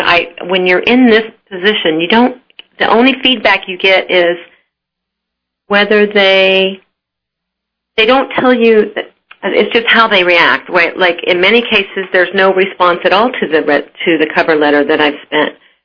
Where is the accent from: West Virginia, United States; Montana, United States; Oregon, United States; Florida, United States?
Florida, United States; In Florida.